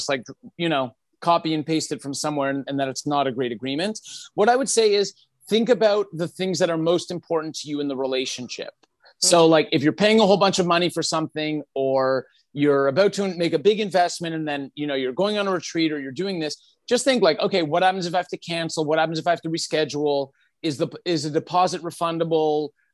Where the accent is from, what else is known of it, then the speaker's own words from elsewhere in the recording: Canada; I'm Canadian